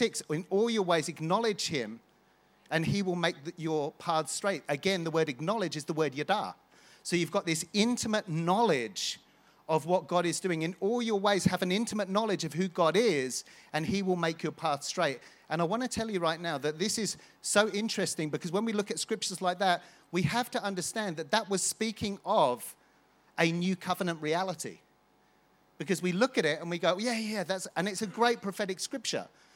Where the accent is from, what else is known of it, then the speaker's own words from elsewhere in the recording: Ballymoney, Northern Ireland, United Kingdom; born there; So I was born in Cowtown, but don't tell anyone that.